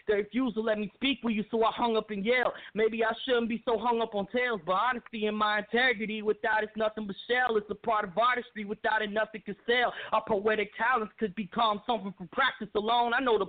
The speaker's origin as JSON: {"language": "English", "town": "Memphis", "region": "Tennessee", "country": "United States", "said": "I'm from Memphis, Tennessee."}